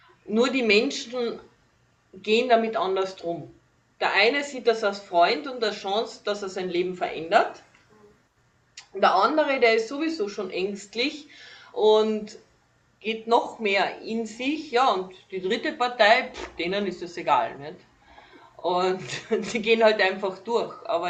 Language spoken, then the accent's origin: German; Carinthia, Austria; born there; ich bin gebürtige Kärntnerin, komme aus dem Kalifornien von Österreich